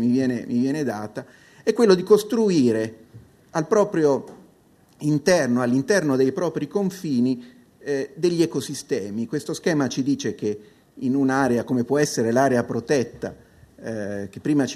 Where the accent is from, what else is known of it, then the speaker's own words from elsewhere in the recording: Tuscany, Italy; io vengo dalla Toscana, mi diletto di questi paesaggi